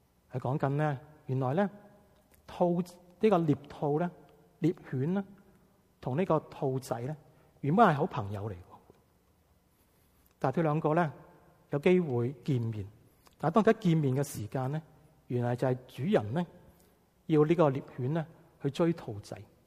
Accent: Guangdong, China; accent: Cantonese; 有一次我们广东话所讲的

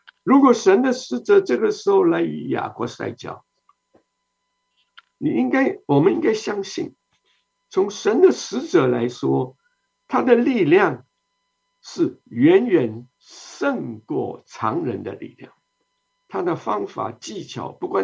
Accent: China; 我们中国人大多数说嘛，半夜三更的嘛

